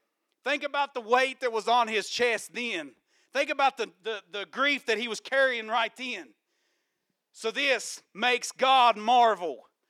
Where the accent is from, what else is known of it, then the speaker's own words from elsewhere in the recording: West Virginia, United States; And I'm looking at this water, and I'm from West Virginia, and when I see rocks in the water, I'm not jumping.